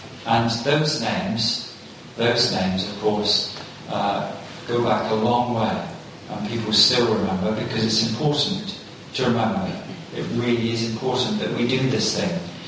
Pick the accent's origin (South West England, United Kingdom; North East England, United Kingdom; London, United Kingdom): South West England, United Kingdom; Plymouth; Growing up in Plymouth, of course, one of the great naval towns